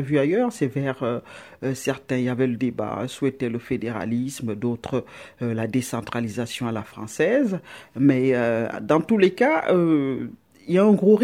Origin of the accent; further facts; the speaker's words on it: Cameroon; quand j'étais enfant ici au Cameroun